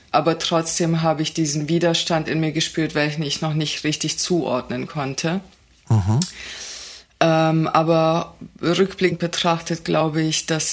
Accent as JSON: {"language": "German", "region": "Baden-Württemberg", "country": "Germany", "tie": "born or raised there", "said": "Also ich bin in einer Kleinstadt in Baden-Württemberg aufgewachsen und ich bin in einem Teil dieser Kleinstadt aufgewachsen, die stark von migrantischen Communities geprägt war."}